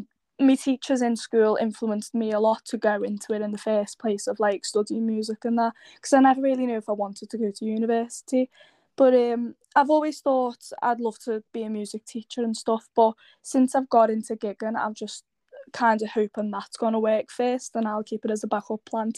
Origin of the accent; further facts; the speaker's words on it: Liverpool, North West England, United Kingdom; I'm a musician from Liverpool.